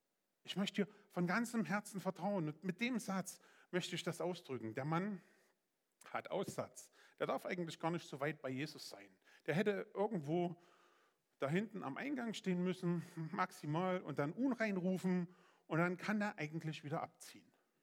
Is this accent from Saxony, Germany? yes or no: yes; Saxony, Germany; now in Gera, Germany; In meiner Provinz Sachsen, wo ich herkomme, das war schön. Das war völlig ausreichend. Da waren Wälder und Städte und das war einfach schön.